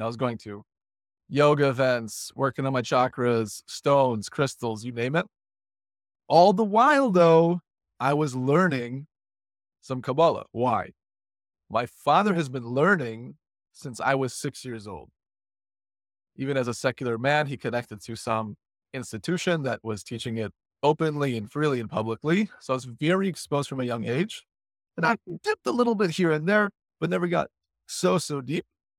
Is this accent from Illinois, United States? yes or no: yes; Illinois, United States; I grew up in the Chicago suburbs to former Soviet Union parents, my father from Ukraine, my mother from Russia.